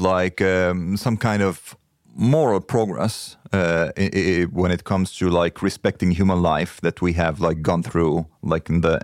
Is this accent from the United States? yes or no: no; Egypt; I come from Egypt